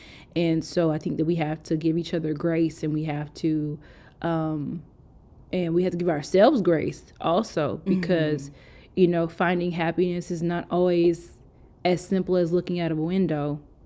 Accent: St. Louis, Missouri, United States; also born or lived in Denver; I'm from Denver and St. Louis, but my parents are from St. Louis. So I was raised with a St. Louis background and mm-hmm. then, you know, finished high school there, went to college not too far.

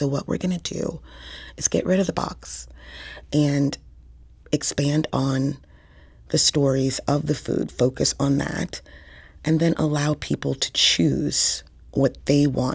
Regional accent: New Orleans, Louisiana, United States; now in Midwest, United States; And so I grew up in New Orleans eating sweet potato pone. I assumed that everybody was eating sweet potato pone. And I moved to the Midwest

